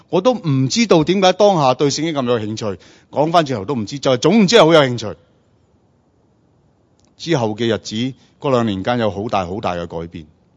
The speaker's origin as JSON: {"language": "Cantonese", "country": "Macau", "tie": "born or raised there", "also_born_or_lived": "Hong Kong", "moved": "yes", "lives_now": "Australia", "said": "我其实呢是在澳门成长，澳门出生，基本上原则即是个正式的讲呢，我是澳门人，是吗？后来先移居香港，再移居澳洲。"}